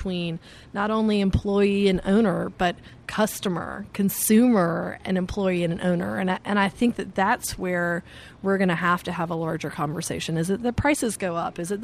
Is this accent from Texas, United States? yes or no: no; Alabama, United States; I cannot do an accent. I'm from Alabama. I can barely speak English.